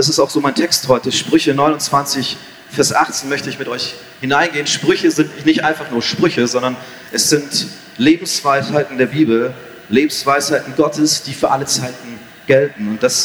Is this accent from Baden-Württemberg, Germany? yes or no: yes; Baden-Württemberg, Germany; Ich bin jetzt wieder in meiner Heimat, das ist in der Nähe von Freiburg